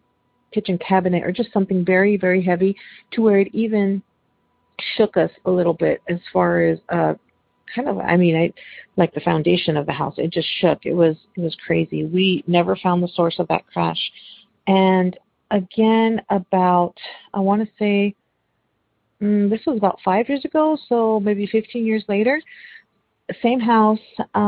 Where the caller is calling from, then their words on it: Texas, United States; I'm calling from Texas.